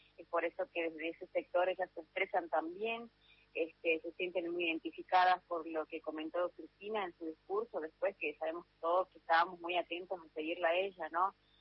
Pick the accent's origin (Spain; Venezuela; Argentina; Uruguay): Argentina; cómo estamos plantados como argentinos y como argentinas para el día de mañana